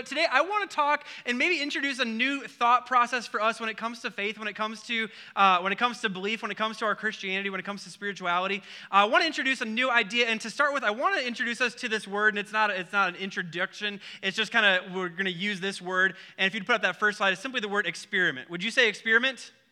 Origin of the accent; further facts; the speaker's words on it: Wisconsin, United States; And I grew up in Wisconsin where it's windy. It's either windy, cold, raining, or some combination of all three.